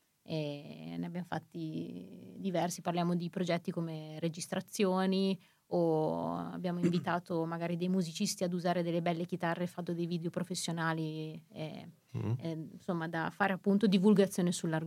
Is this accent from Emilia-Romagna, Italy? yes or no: yes; Formigine, Emilia-Romagna, Italy; moved away as an adult; now in Dublin, Ireland; l'opzione era tornare nel mio paese, a Formigine, in provincia di Modena